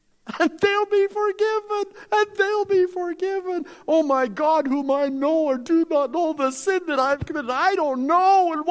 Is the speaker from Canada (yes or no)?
yes; Canada; also born or lived in Minnesota, United States; now in United States; I'm Canadian.